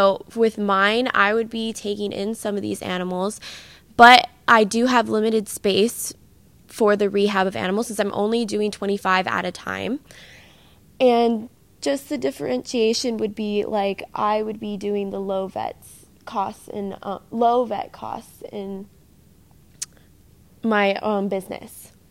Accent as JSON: {"language": "English", "region": "California", "country": "United States", "said": "I'm from Southern California, okay. But I go to school here."}